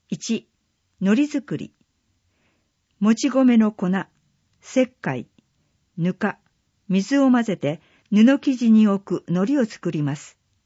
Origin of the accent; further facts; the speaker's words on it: Tokyo, Japan; born there; moved away as an adult; now in Kimitsu, Japan; 東京で生まれ、19歳で君津市に移住して39年。